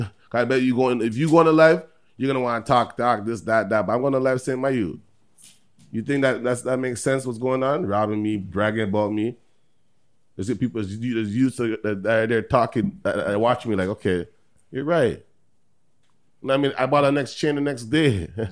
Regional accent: Toronto, Ontario, Canada; born there; I'm a Canadian. … I was born in Canada, Toronto. My dad is Ghanaian.

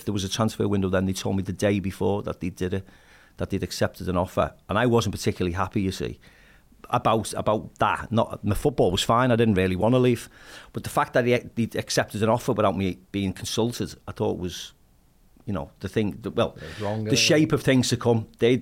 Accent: Kirkdale, North West England, United Kingdom; people couldn't believe I was from Kirkdale and I'd moved out like him.

